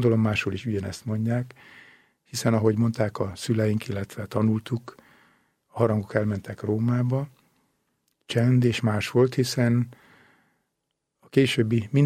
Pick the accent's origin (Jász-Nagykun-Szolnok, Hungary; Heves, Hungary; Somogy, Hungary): Somogy, Hungary; Törökkoppány; egy Somogy megyei, ma már Vármegyei kis faluban, Törökkoppányban születtem, az én gyerekkoromban olyan 800 ezer lakosa lehetett. Körülbelül 150 méterre laktunk a templomtól.